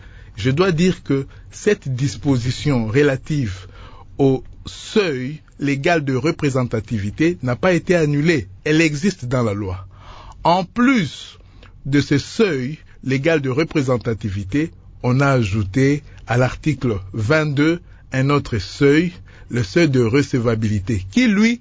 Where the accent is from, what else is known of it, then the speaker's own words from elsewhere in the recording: DR Congo; Chez nous, en République démocratique du Congo